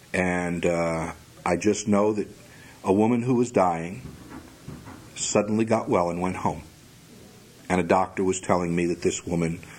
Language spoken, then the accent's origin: English; West Haven, Connecticut, United States; West Haven, Connecticut.